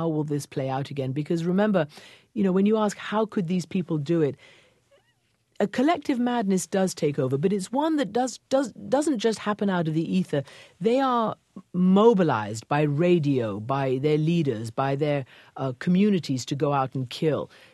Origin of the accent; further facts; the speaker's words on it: Iran; My mom's English. My father's Iranian. I grew up in Iran. And I grew up throughout my childhood and adolescence. And when I was 20 years old, there was a revolution